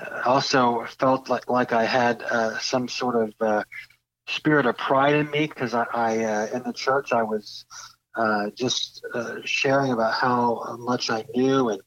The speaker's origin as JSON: {"language": "English", "town": "Daytona Beach", "region": "Florida", "country": "United States", "tie": "born or raised there", "also_born_or_lived": "Port Orange", "said": "Yeah, I grew up right down the road in Daytona Beach, Florida, and in a little town just south of Daytona Beach, Port Orange."}